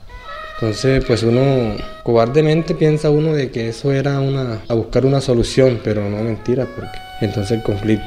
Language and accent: Spanish; Antioquia, Colombia; Yo soy de Antioquia, teníamos finca, ganadera y todo.